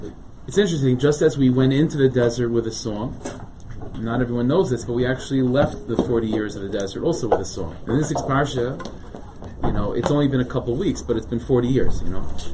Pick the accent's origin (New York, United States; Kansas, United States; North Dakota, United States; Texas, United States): New York, United States; And I was telling him, I'm from New York.